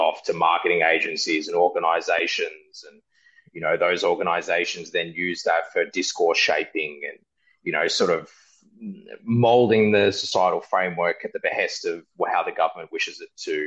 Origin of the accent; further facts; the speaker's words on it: Australia; now in India; Like for me, obviously I'm living in India, but I'm still an Australian citizen at the end of the day.